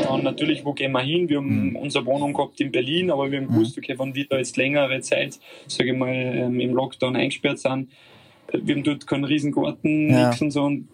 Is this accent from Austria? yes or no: yes; Austria; Es ist trotzdem mein Heimatland. Es ist nicht weit heim.